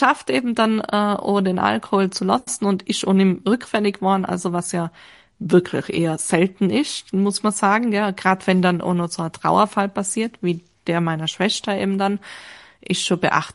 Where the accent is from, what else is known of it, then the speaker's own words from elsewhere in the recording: Tyrol, Austria; accent: Tyrolean; ich bin ja dann in Tirol eben aufgewachsen, also ich bin Tirolerin. Ich bemühe mich immer wieder im Podcast etwas schöner zu sprechen, damit man mich auch überall versteht.